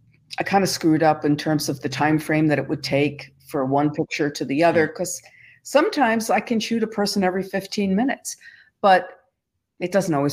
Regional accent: New York, United States; I come from New York. I live in the city. I know how to push

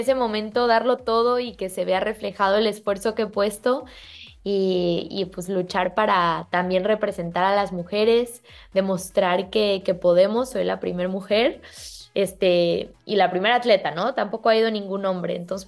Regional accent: Mexico; hice historia en Tokio siendo la primer mexicana en representar a México en canotaje slalom

